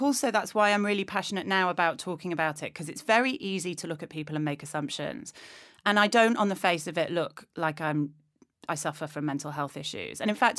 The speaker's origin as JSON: {"language": "English", "region": "Yorkshire and the Humber", "country": "United Kingdom", "said": "because I'm also from Yorkshire"}